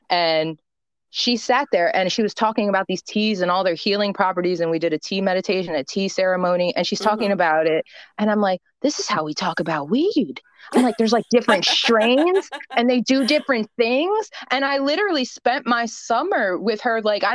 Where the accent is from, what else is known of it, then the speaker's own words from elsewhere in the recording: New Jersey, United States; I'm from New Jersey, so people in Delaware, New York, Texas, everywhere, everybody started wanting it.